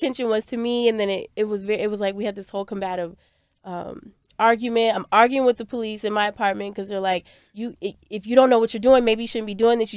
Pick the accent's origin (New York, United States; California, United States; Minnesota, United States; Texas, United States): Minnesota, United States; Minneapolis; I'm from Minneapolis and, you know, as many incidents as that has went viral with police there, being born and raised there